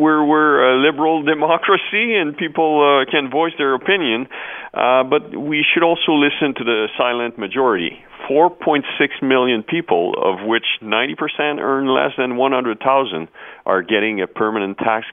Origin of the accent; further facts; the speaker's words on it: Sainte-Foy, Quebec, Canada; also born or lived in Sept-Îles; No, I grew up in Sainte-Foy.